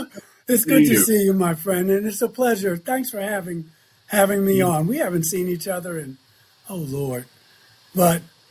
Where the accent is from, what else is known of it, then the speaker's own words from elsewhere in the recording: Baltimore, Maryland, United States; I remember someone asking me when I was a youth growing up in Baltimore.